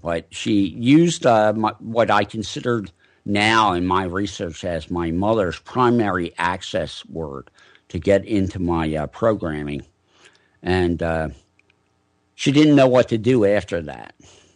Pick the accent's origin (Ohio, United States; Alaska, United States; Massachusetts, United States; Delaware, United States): Delaware, United States; Arden; growing up in Arden, Delaware